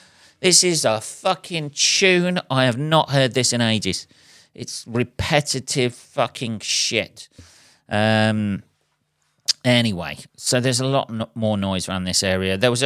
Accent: England, United Kingdom; you could throw a dart anywhere in the world as an English person, go there and go, ah, what the fuck?

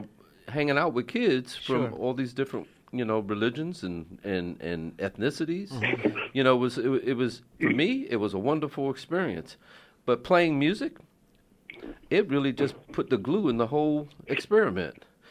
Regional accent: Connecticut, United States; also born or lived in West Virginia; I came from West Virginia, and I went to Connecticut to be a part of the last group of kids that were bused in Connecticut

